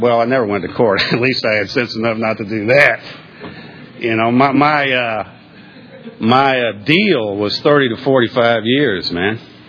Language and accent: English; Georgia, United States; I mean, I'm in Georgia, right? I grew up in Georgia.